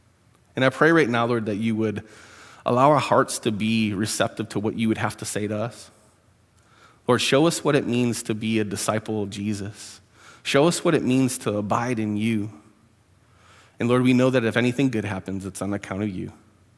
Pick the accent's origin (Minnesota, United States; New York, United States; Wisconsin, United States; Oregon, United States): Wisconsin, United States; I grew up in Wisconsin. This is mild compared to up there.